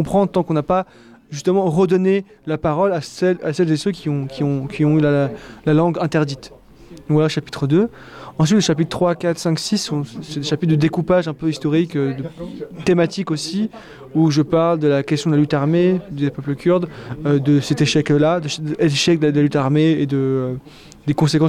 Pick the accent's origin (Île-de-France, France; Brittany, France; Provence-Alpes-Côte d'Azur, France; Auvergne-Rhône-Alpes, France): Île-de-France, France; born there; Alors moi, je suis né en France, en région parisienne, et mes parents, eux, sont kurdes, originaires de la partie kurde de Turquie. Mon père est arrivé en France dans les années 80 et ma mère dans les années 90.